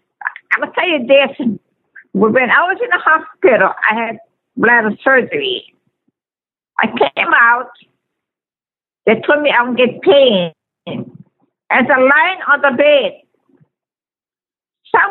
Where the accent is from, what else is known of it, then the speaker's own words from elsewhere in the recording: Kohala, Hawaii, United States; born there; And I was born in Kohala.